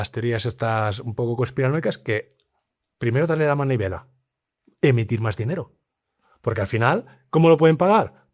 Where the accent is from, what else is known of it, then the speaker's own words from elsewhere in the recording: Spain; yo soy español, España es un desastre de país.